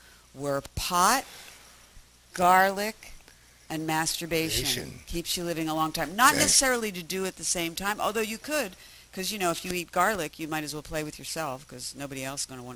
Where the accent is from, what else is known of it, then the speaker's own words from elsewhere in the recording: Bala Cynwyd, Pennsylvania, United States; also born or lived in Philadelphia; And not just Center City, where I have to admit, I was born there, but I grew up in Montgomery County in Bala Cynwyd